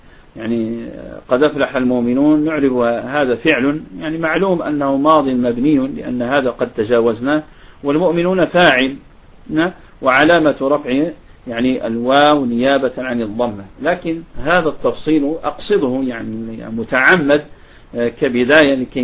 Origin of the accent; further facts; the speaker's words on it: Morocco; وهناك أيضا عندنا نظم هنا معروف يدرس عندنا بالمغرب